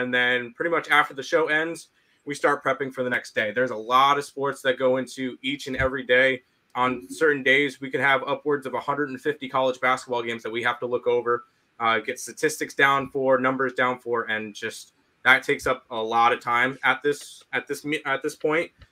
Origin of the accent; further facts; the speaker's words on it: New York, United States; We grew up in New York. And we were diehard Mets fans.